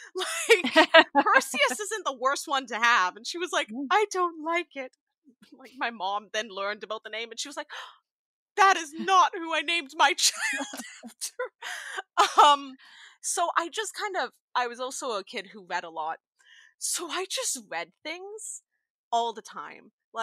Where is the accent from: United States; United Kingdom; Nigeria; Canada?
Canada; British Columbia; The thing is, I grew up on the West Coast, and I'm not a West Coast First Nations person. I'm Anishinaabe, so it's out east, out Great Lakes region.